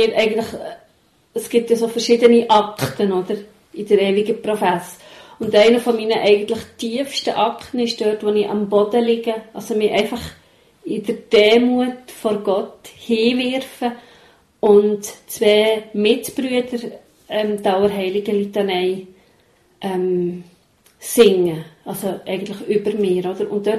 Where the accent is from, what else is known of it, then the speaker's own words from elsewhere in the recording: Bern, Switzerland; Also eben, wie man ja gehört, bin ich Bernerin und ich bin auch im Emmental aufgewachsen. Ich bin also auch reformiert aufgewachsen